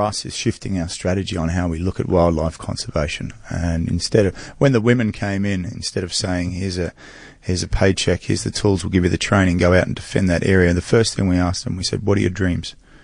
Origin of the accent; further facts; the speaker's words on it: Australia; Maybe just being an Aussie, I think.